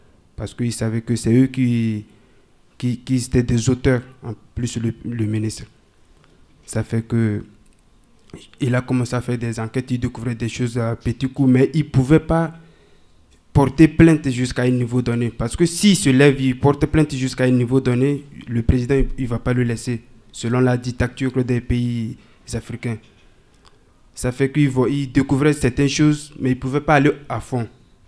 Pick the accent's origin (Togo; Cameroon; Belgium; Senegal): Togo; now in France; je suis togolais d'origine. Je vivais au Togo avec mes parents.